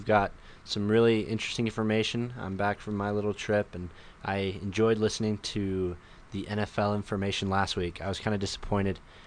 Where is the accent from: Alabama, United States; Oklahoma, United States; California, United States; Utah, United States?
Utah, United States; accent: Utah; Sorry, I pronounced it. It's my accent. Okay. It's the Utah accent.